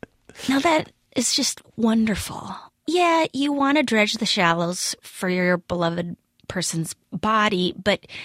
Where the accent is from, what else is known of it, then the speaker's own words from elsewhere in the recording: Midwest, United States; I mean, I'm from the Midwest, so I guess it definitely is.